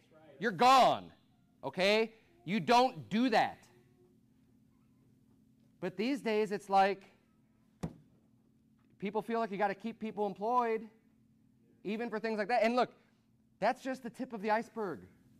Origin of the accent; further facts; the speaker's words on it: Illinois, United States; I grew up in Illinois. Just outside Chicago, very strong work ethic, not just in my family, but culturally in the area.